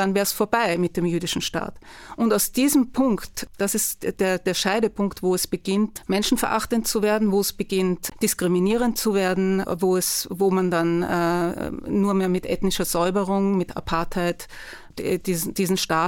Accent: Austria; born there; ich bin in Österreich geboren und war in einer jüdischen Jugendorganisation, die sehr links war und zionistisch.

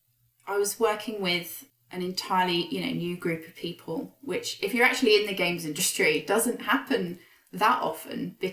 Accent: United Kingdom; as a British person

